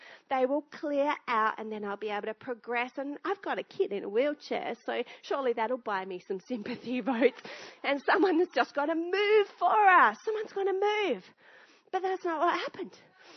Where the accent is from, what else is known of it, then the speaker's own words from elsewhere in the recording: Australia; I grew up in Australia, as many of you would. And I grew up heavily influenced by British culture.